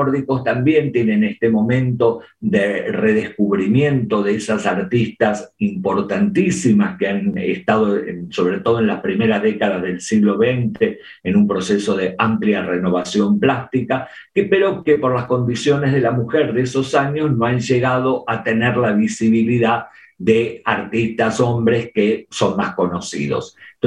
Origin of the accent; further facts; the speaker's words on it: Argentina; A mí, como argentino